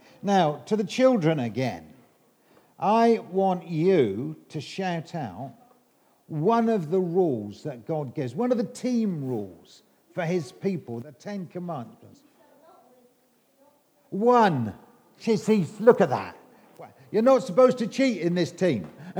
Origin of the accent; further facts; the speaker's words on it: England, United Kingdom; accent: English; Covet, not cover. It's my English accent. I know it is.